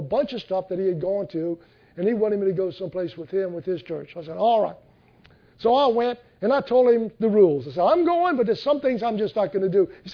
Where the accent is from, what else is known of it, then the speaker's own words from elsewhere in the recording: United States; I'm not British, so I don't care about that, all right? I like the New American Standard. I'm American, all right?